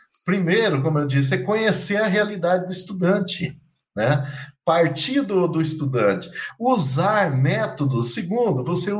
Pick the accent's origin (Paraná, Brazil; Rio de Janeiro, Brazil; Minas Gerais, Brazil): Paraná, Brazil; Assis Chateaubriand; eu procurei então trabalhar com outros estudantes lá da minha região, que era Assis-Chateaubriand.